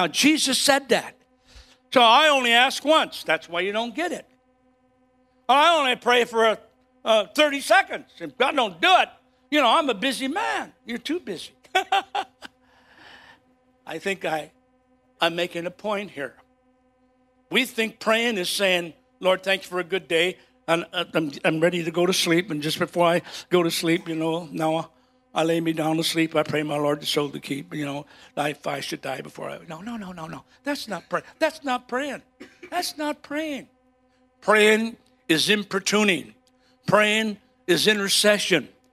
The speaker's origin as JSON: {"language": "English", "town": "Chicago", "region": "Illinois", "country": "United States", "tie": "born or raised there", "said": "I remember bread lines 3 blocks long in the city of Chicago. I lived on a farm in a busy street in Chicago. You say, a farm? There are no farms in Chicago on North Avenue."}